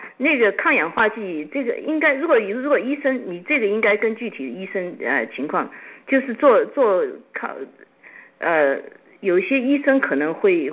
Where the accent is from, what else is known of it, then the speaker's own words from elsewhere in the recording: China; 所以这个问题对我们亚洲人来，对我们中国人来说呢